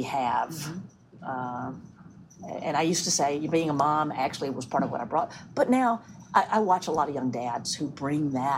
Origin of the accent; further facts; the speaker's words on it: the South, United States; I'm a Southerner.